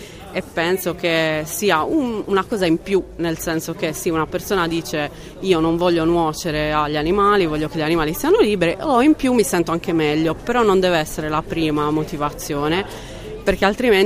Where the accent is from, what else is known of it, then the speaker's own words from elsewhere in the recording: Olbia, Sardinia, Italy; also born or lived in Tuscany; Io sono sarda di Olbia, ho vissuto tanti anni in Toscana